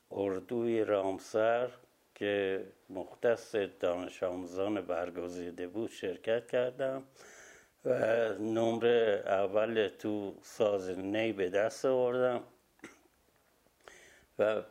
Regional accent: Shiraz, Fars, Iran; also born or lived in Kerman; بنده در سال 1322 در شهر کرمان به دنیا اومدم. چون پدرم ارتشی بود و به زودی هم در دوران کودکی منتقل شد به شیراز

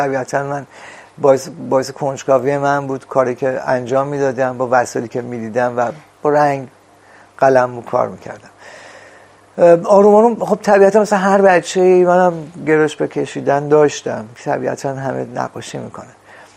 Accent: Semnan, Iran; born there; در سال 1334 در شهر سمنان به دنیا اومدم.

